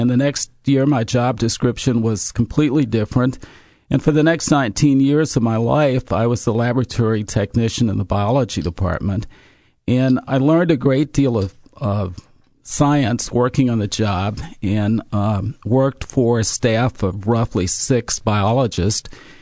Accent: Lexington, Kentucky, United States; born there; Well, I was born in Lexington at a very different time. I'm an old man now. I'm 66 years old. And when I was born in Lexington, it was truly a Jim Crow town.

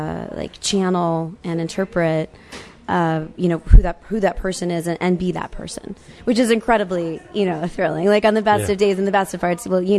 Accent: Virginia, United States; So, I grew up in Virginia, went to Cal Arts to study theater.

